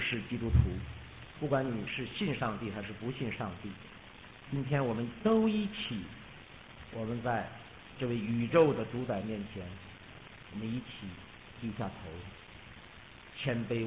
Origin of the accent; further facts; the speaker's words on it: China; 我感谢你今天把我们这一批中国人聚集在这里。我知道你爱一切人，也爱我们中国人。